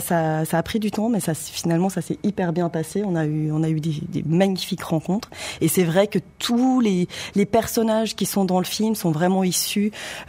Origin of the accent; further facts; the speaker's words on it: Switzerland; arrêter un pick-up et dire salut, en fait, on est suisse, on aimerait beaucoup vous rencontrer.